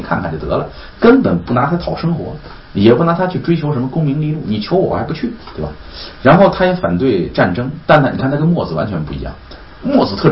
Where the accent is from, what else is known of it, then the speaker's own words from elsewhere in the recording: Shaanxi, China; 我虽然是秦国人，我们陕西人